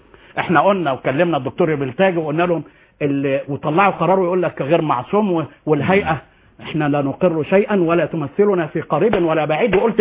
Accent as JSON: {"language": "Arabic", "country": "Egypt", "said": "انا كمصري"}